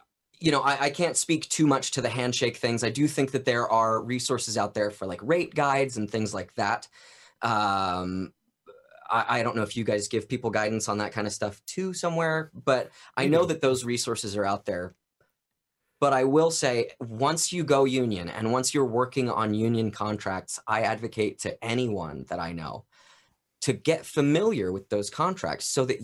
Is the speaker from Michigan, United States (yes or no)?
no; North Carolina, United States; And I said, oh, no, I'm from North Carolina and other places.